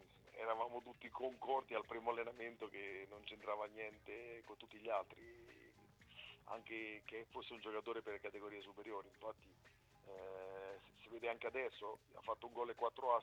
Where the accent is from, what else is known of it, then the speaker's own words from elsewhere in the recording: Marche, Italy; da marchigiani